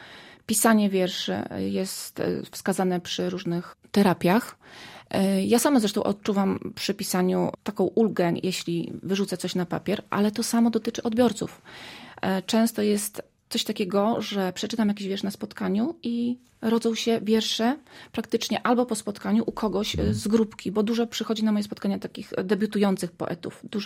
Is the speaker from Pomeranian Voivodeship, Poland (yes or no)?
no; Chyże, Lublin Voivodeship, Poland; Ja jestem wychowana na wsi, pochodzę ze wsi, z Roztocza, z takiej wioski Chyże.